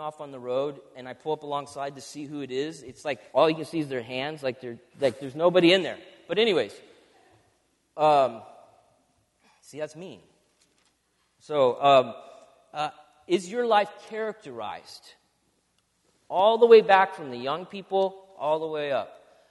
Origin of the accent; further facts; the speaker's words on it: San Diego, California, United States; growing up in San Diego, it was the San Diego Chargers.